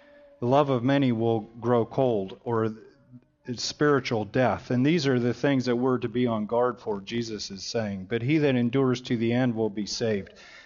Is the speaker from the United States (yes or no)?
yes; Michigan, United States; You know, I grew up in the house that I grew up in Michigan. We never locked our doors.